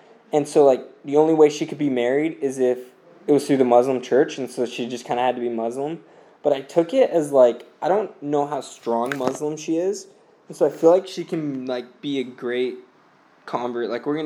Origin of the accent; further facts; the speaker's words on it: United States; everybody here thinks I'm Italian or I'm from France, which is great, because, like, they don't think I'm from America, which is awesome